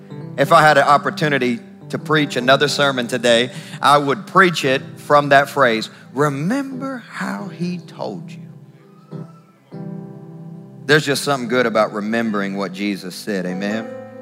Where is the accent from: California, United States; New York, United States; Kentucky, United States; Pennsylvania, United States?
Kentucky, United States; I'm from Kentucky, and the University of Kentucky is already out of the tournament, March Madness.